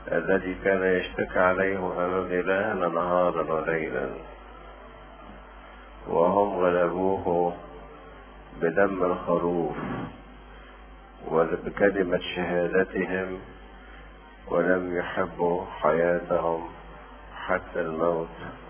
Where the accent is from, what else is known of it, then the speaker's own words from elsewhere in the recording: Egypt; لينا كأقباط، فهو أيضا له أهمية قومية لينا كمصريين